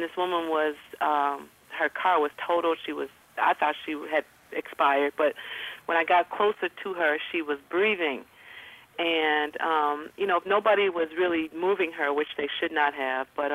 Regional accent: Chicago, Illinois, United States; I wrote and produced a lot of house music back in the day. I'm from Chicago, hey.

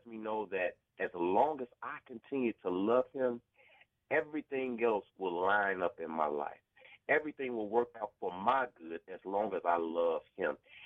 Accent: Chicago, Illinois, United States; people have really learned to embrace each proud to say I'm from Chicago.

